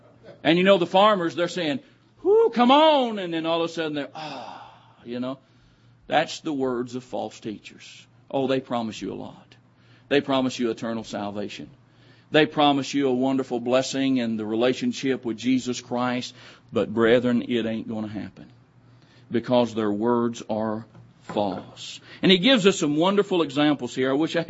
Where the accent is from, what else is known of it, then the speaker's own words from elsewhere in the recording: Oklahoma, United States; I grew up in Oklahoma. I thought maybe we was going to have an interpreter between Oklahoma and Australia.